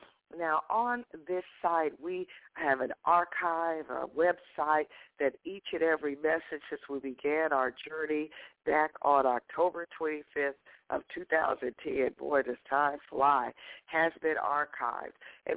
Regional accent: the South, United States; And here, you know, I'm from the South, you all.

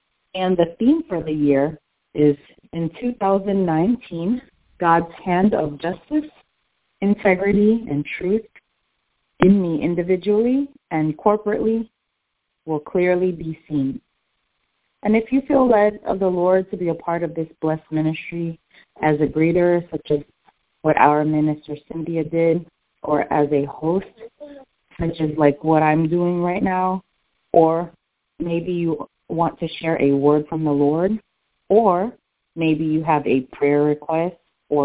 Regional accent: Snellville, Georgia, United States; I am from Snellville, Georgia, here

